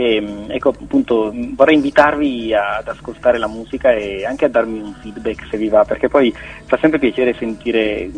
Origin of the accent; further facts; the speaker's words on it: Basilicata, Italy; So già che ci sarà un breve tour in Basilicata, che è la mia terra d'origine